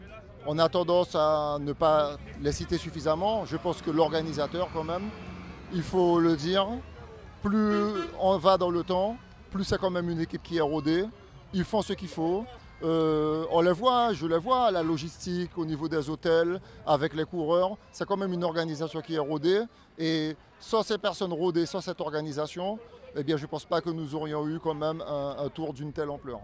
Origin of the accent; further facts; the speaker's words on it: French Guiana; je suis Guyanais